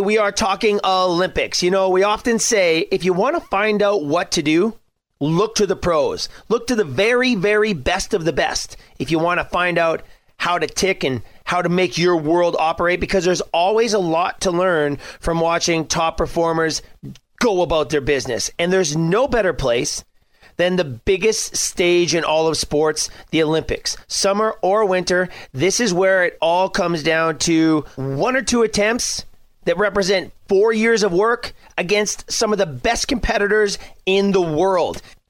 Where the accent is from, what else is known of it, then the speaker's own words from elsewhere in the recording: Canada; And of course, me being Canadian